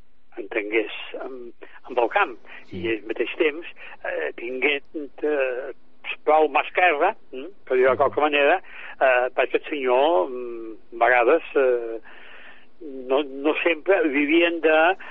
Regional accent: Es Mercadal, Balearic Islands, Spain; Jo soc de Sant Antoni d'Esporquet. A més, som d'Esmercadal, que és d'Esporquet

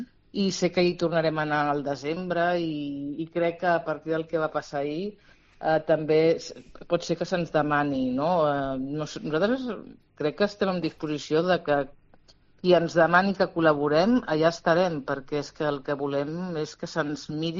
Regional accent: Barcelona, Catalonia, Spain; now in Girona, Spain; jo no fa gaire temps que visc a Girona, jo sóc de Barcelona, però vaig arribar a Girona

